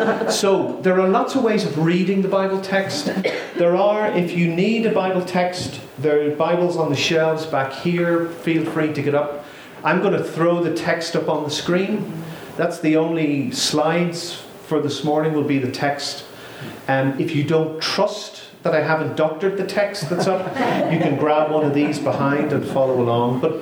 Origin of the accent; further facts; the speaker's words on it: Ireland; as an Irishman, where story is such a central part of our culture, I find it fascinating.